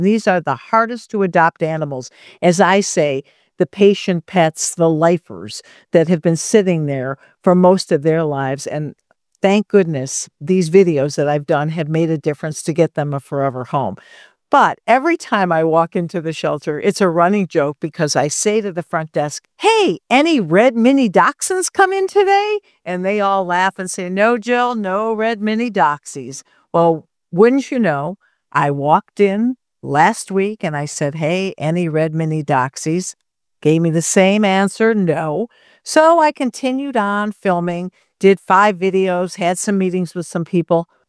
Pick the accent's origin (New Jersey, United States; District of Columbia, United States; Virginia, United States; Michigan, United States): Michigan, United States; Detroit; because I'm from Detroit